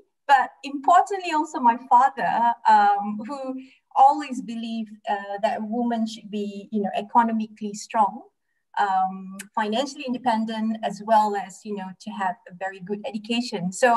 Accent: Penang, Malaysia; So I grew up in Penang, and interestingly, I grew up with very strong women

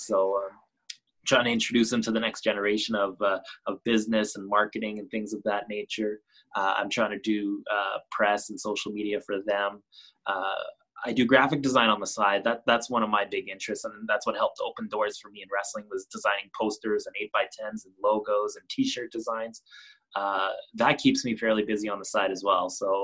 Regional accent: Canada; We're Canadian up here, very Canadian themed restaurant.

